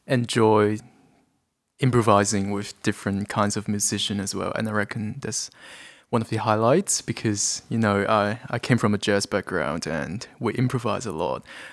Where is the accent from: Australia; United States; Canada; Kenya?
Australia; Perth, Western Australia; I'm from Perth, WA, and I'm a jazz guitar student at the Western Australian Academy of Performing Arts